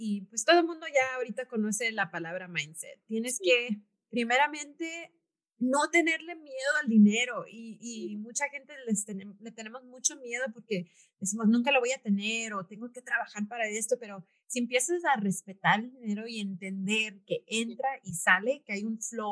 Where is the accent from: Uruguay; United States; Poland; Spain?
United States; Los Angeles, California; born there; nací aquí en California, para los que no saben, en California, en Los Ángeles, y pues en una familia latina